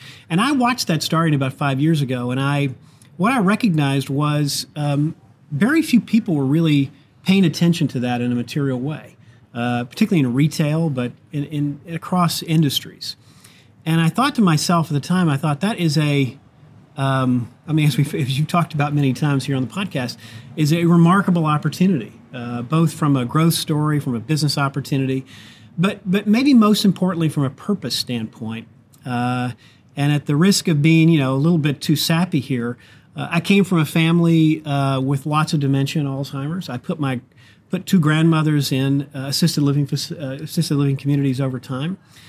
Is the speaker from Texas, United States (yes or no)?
no; Arkansas, United States; I grew up in Arkansas, as you said. I grew up, my father had a hardware store down there, and I worked there every day after school